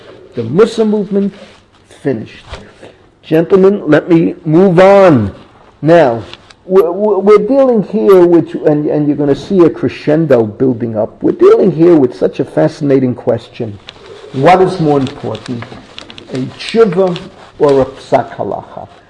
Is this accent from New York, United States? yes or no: yes; Bronx, New York, United States; When I was a kid growing up in the Bronx, the old timers used to talk about the snowstorm of 1885